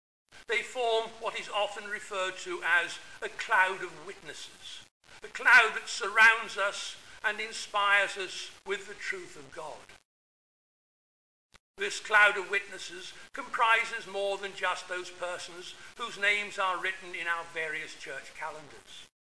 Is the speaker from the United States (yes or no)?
no; Bury St Edmunds, East of England, United Kingdom; And St. Edmund, after whom my hometown is named, who died a martyr's death in AD 870.